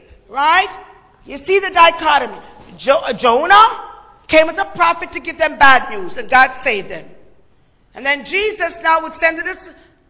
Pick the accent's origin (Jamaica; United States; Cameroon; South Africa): Jamaica; I'm from Jamaica, so we see people fish all the time because, you know, we're an island.